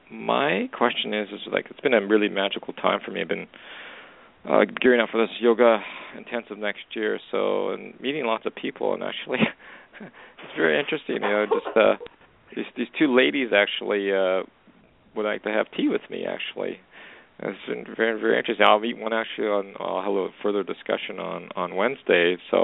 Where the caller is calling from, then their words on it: Alberta, Canada; Hey, Alejandro. It's … calling from Canada.